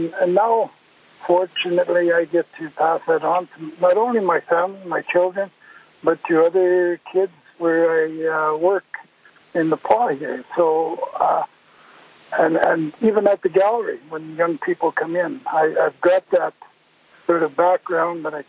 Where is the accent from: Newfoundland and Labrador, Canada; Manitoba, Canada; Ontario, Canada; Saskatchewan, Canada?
Manitoba, Canada; Cranberry Portage; also born or lived in Flin Flon; I grew up in Cranberry Portage until I was about 11 years old, and then went into the foster home system and lived up in the Flin Flon area